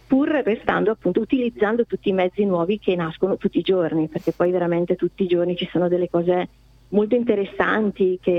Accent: Brescia, Lombardy, Italy; perché siamo di Brescia

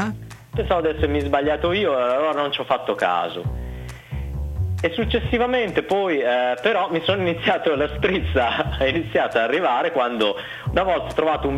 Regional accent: Bologna, Emilia-Romagna, Italy; io sono di Bologna, ma 3 anni fa ho seguito un master a Milano.

